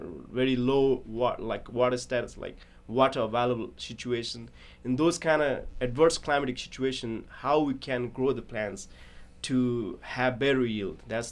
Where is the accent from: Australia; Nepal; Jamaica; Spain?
Nepal; moved away as an adult; also born or lived in India; now in United States; So originally I'm from Nepal. I finished my high school there, and then I did my undergrad in India, and then I came here in USA in 2015 for my master.